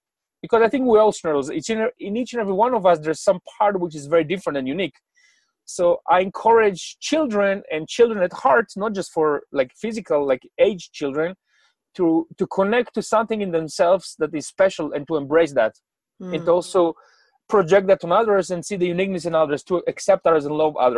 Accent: Israel; because I'm from Israel and I was in a military career. In my early 20s, I was an officer serving in the Gaza Strip.

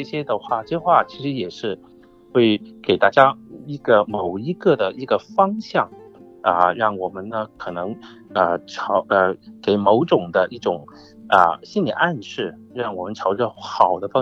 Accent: China; 可能就是我们中国人说的这个逆天而行哈

